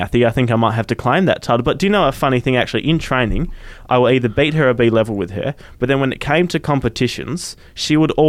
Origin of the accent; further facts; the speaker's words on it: Western Australia, Australia; born there; I was born in West Australia. I was born in, Fortress WA, although we don't call it that anymore. But I was born in Subiaco Hospital, Matthew, on the 25th of March 2003.